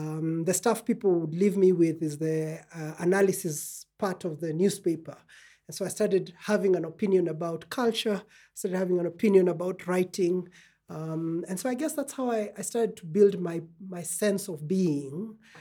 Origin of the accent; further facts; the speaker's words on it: Kenya; And I think I am a Kenyan and an African. And I think all those things define the work that I do in this place.